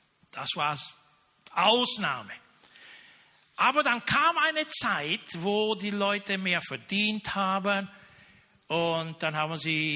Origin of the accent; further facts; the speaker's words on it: Romania; ihr wisst ja, ich komme aus Rumänien